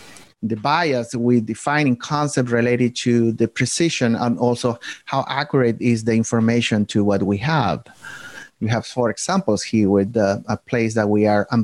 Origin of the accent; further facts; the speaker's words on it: southern Chile, Chile; accent: Southern Chilean; English is a second language; You will see my accent is from Southern Chile, if you're not familiar with that.